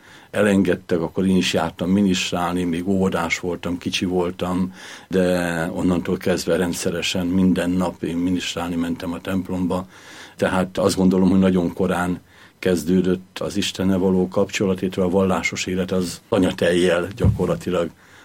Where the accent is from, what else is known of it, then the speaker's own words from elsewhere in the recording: Szabolcs-Szatmár-Bereg, Hungary; ahol felnőttem, hiszen Nyírség nem egy mezőgazdaságilag is termékeny vidék